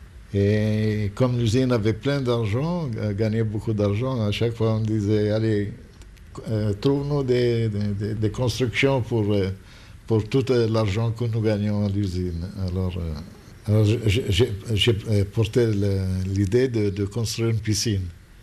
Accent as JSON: {"language": "French", "country": "Israel", "said": "j'ai été recruté par des gens qu'on appelle chez nous en Israël la crème de la crème d'Israël."}